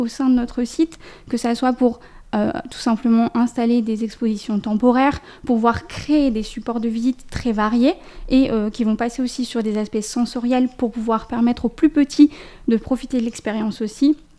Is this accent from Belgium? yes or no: yes; Belgium; je venais de loin puisque je suis belge. Je suis venue de Belgique